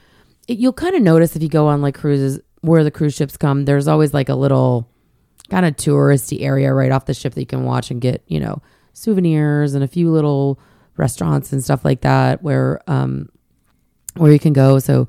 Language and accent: English; Charleston, South Carolina, United States; So we're from Charleston, South Carolina, and we're admittedly foodies, and we are spoiled by fabulous restaurants where we live.